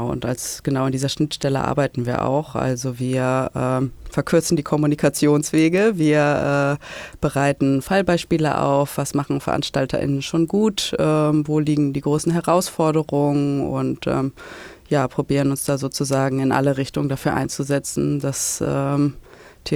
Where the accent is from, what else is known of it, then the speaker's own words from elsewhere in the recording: Hamburg, Germany; Als ich dann für längere Zeit mal wieder in Hamburg war, meine Heimatstadt